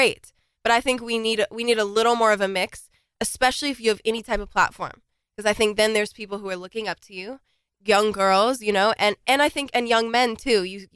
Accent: Los Angeles, California, United States; Yeah, LA.

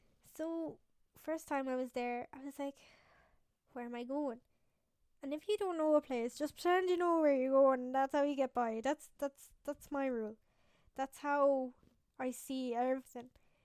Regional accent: Ireland; I said, I'm from Ireland.

